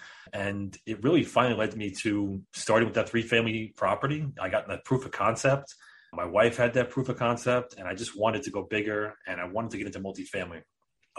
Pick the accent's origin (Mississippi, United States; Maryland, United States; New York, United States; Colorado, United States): New York, United States; We're both from New York